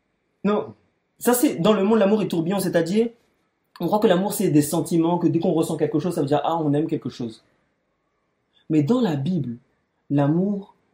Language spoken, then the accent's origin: French; France; moi je parle pour la France parce que je suis français